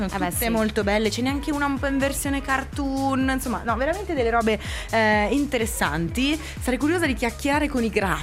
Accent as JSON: {"language": "Italian", "region": "Italian Switzerland", "country": "Switzerland", "tie": "born or raised there", "said": "Ma sai che vicino a casa mia, non so, cresce solo quel fiore e si trova solo nel mio paese, che è nella Svizzera italiana."}